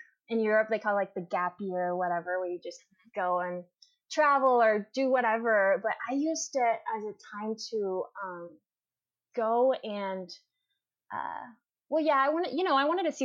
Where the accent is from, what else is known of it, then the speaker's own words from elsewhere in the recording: Mexico; moved away as an adult; now in Kansas City, United States; I, you know, I grew up in Mexico and lived there for the majority of my life.